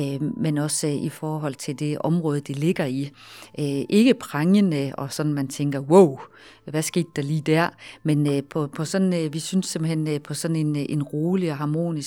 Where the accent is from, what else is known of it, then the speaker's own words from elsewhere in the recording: North Denmark Region, Denmark; på mange måder er vi også sådan nordjyder i klassisk forstand